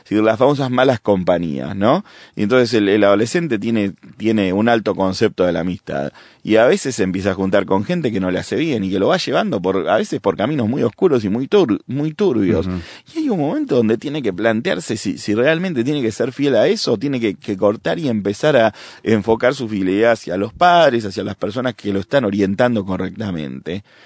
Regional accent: Argentina; incluso estuvo en mi país, Argentina, donde hay muchos inmigrantes italianos.

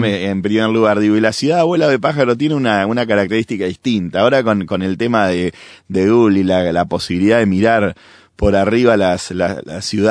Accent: Argentina; Los que somos argentinos lo sabemos bien, los que vienen a visitarnos lo descubren muy rápidamente

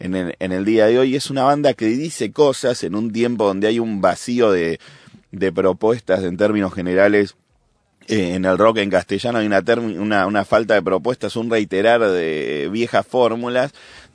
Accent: Argentina; Yo soy muy seguidor del rock nacional de mi país, Argentina, que tiene una larga tradición

